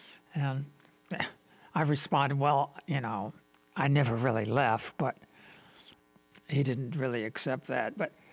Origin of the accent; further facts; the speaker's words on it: United States; Americans, I'm an American, so that's my perspective.